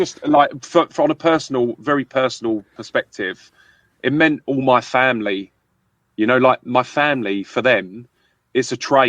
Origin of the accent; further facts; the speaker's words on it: London, United Kingdom; accent: London; Look, I grew up in London. I don't know how good you are with English accents, Andreas, but mine is a London accent. So I grew up in London.